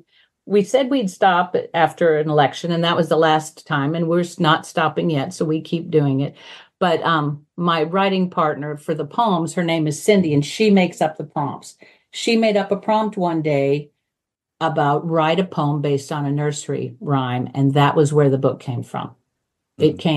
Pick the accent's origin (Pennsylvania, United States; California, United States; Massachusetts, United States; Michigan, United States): California, United States; Santa Cruz; You mentioned I grew up in Santa Cruz.